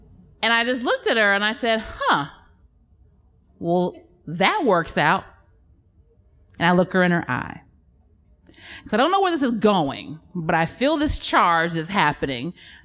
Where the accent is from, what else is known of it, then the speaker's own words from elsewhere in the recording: Wisconsin, United States; also born or lived in Georgia, United States / South Korea; And well, no, I'm not from Georgia, which is where we lived before Korea. And yes, I'm from Wisconsin, and I don't know, but maybe that's why I talk white.